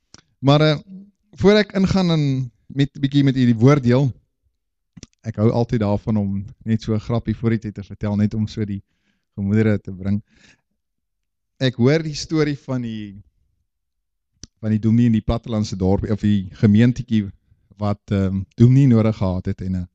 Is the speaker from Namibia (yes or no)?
yes; Namibia; moved away as an adult; also born or lived in London, United Kingdom; ek is oorspronklik van Namibia af, daar groot geword en so in 2003 die Here my begin praat en wys gaan Londen toe. Nou ja, ons is Londen toe, ek op daai stadium, en die 1 jaar het toe 8 jaar geraak